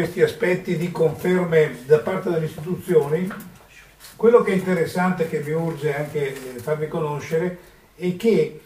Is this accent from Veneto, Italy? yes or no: yes; Venice, Veneto, Italy; born there; Io sono nato a Venezia, sono veneto